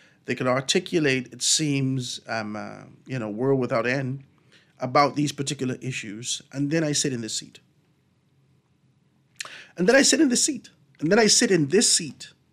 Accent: Grand Bahama, Bahamas; moved away; When I came from Grand Bahama, listening to the radio every day

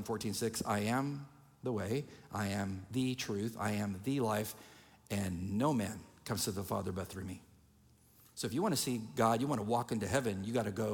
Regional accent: San Diego, California, United States; The Navy SEALs, I'm from San Diego, the head trainer for the Navy SEALs actually worked for my dad when he retired.

